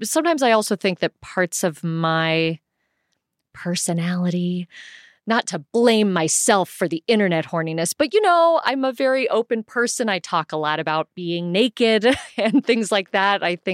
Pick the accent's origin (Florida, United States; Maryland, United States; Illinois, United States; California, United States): California, United States; South Pasadena; it didn't feel like I was growing up in Hollywood. Like, South Pasadena is not, South Pasadena High School is not Hollywood High, you know?